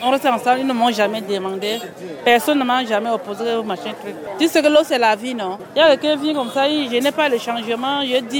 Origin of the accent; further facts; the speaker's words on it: Kaélé, Far North, Cameroon; Je suis de Moutoua, je suis venu ici à Moutoua depuis 2001. Donc, je suis de Kaélé.